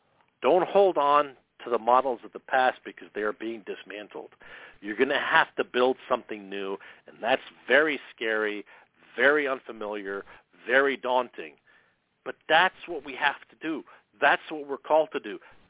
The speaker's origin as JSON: {"language": "English", "country": "United States", "said": "Now, look, I'm an American. I'm a patriot. I love my country."}